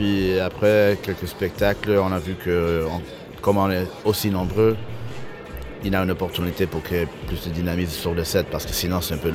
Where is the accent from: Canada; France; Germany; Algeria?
Canada; Toronto, Ontario; born there; also born or lived in Nairobi / Bucharest; Moi, je suis né à Toronto. Et après, je voyageais beaucoup comme fils diplomate, you know, l'histoire classique. So, Nairobi, Kenya et Bucarest, Roumanie.